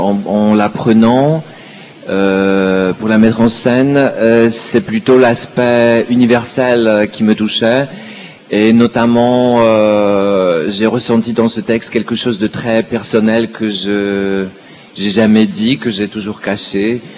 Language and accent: French; Poland; on est polonais, on voudrait filmer un bar mitzvah ou un mariage